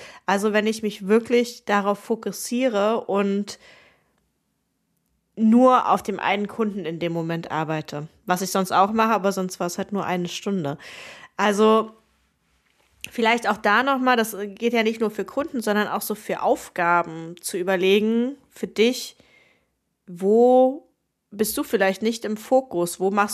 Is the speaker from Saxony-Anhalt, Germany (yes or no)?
yes; Saxony-Anhalt, Germany; Und danach die Woche direkt bin ich in Magdeburg, also fast meiner alten Heimat, zumindest schon mal das gleiche Bundesland